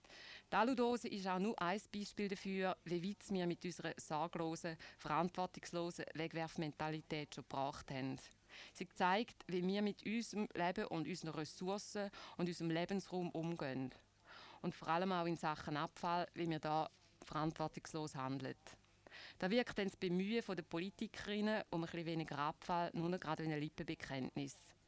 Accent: Switzerland; Und im Zurückbringen sind wir Schweizer wirklich einsame Spitze.

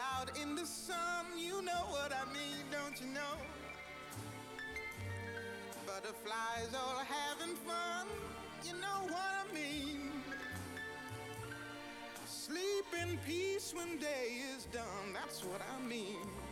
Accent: Zurich, Switzerland; Ich komme aus Zürich seit langer Zeit. Und wir haben auch ein Haus hier in Zürich. Also meine Großmutter hat das Haus erschaffen, sozusagen. Und bis ich 7 war, bin ich in dem Großmutterhaus aufgewachsen.

